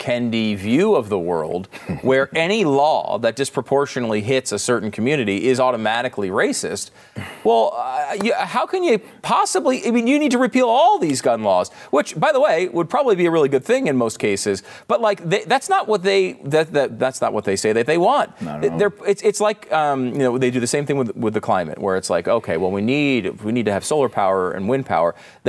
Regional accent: Northeast, United States; And, you know, I'm from the Northeast. I had never heard of Juneteenth until like a few years ago.

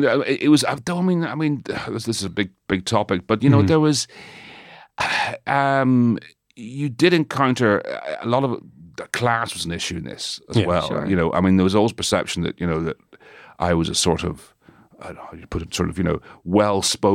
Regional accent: Ireland; now in United Kingdom; being Irish in London, being Irish in England, was associated.

